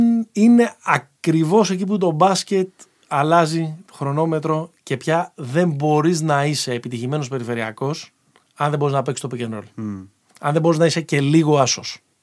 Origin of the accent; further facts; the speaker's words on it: Attica, Greece; όσο μεγαλώσαμε, ας πούμε, στην Δυτική Αττική